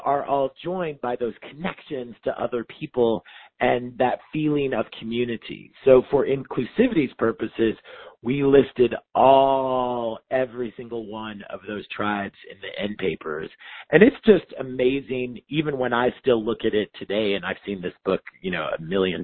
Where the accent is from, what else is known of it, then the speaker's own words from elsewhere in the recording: Oklahoma, United States; And, you know, I grew up in Oklahoma.